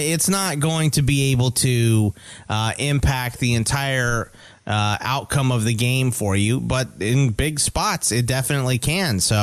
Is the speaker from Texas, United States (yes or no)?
yes; Houston, Texas, United States; Look, I'm from the Houston area, so I, you know, I don't root for the Astros, but I pull for them